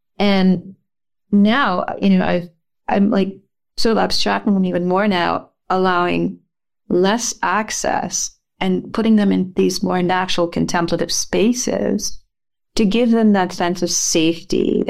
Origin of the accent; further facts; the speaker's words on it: Trinidad & Tobago; comes from my experience as a kid growing up in Trinidad